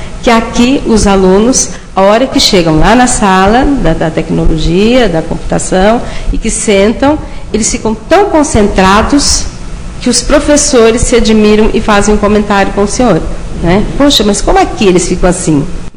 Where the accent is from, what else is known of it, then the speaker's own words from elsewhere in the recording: Barretos, São Paulo, Brazil; É o Jornal da Cidade de Barreto, do Estado de São Paulo, que é minha cidade natal